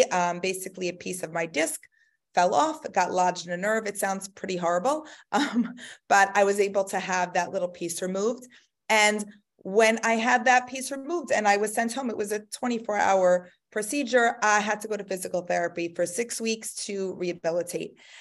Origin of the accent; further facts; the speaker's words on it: Highland Park, New Jersey, United States; So I'm from Highland Park, New Jersey, and I know you and I have also spoken that you knew my family way back